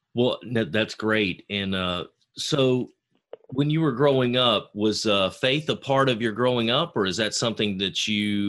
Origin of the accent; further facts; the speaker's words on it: North Carolina, United States; Obviously, I'm from North Carolina as well, and so we have some hometown roots there.